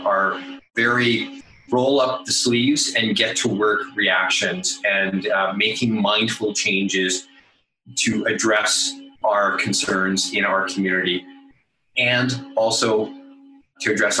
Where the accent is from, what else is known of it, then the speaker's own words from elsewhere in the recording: Calgary, Alberta, Canada; Yeah, pretty much born and raised in Calgary. And so I've seen many different changes to our Calgary community.